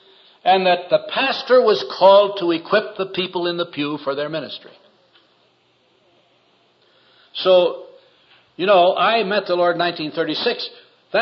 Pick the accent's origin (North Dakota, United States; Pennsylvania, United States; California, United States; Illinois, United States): North Dakota, United States; Now, I should tell you that I grew up in North Dakota thinking the church was for old people, women, and children, that men didn't go to church.